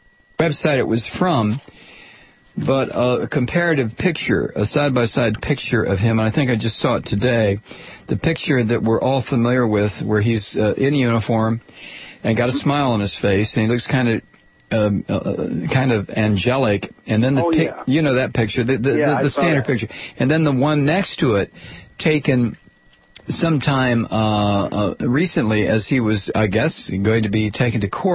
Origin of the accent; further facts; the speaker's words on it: Toledo, Ohio, United States; Oh, I told you before, I'm from Toledo. No way. Yeah, I went to Scott High School.